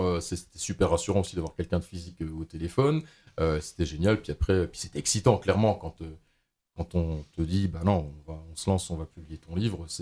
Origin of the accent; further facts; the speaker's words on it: Richemont, Grand Est, France; En fait, moi, je suis donc de Richemont. C'est du côté de la vallée de la Fench.